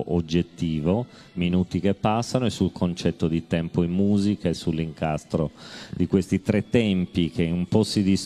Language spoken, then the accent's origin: Italian; Sedilo, Sardinia, Italy; Io sono di Sedilo di origine, insomma, dei padri e di madre